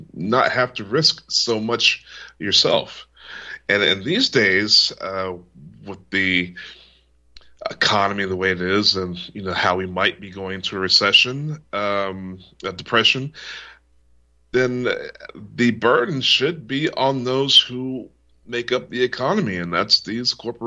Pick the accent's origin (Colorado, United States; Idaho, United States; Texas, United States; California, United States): Texas, United States; Lubbock; born there; also born or lived in Austin; because I was born in Lubbock and I moved to Austin because, well, Lubbock was drying up as far as jobs and all this stuff is concerned.